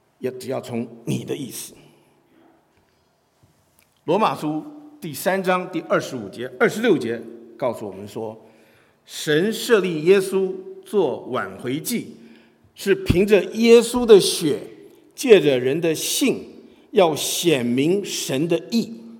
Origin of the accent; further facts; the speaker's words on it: China; 还是像我们中国人一样怕没面子啊？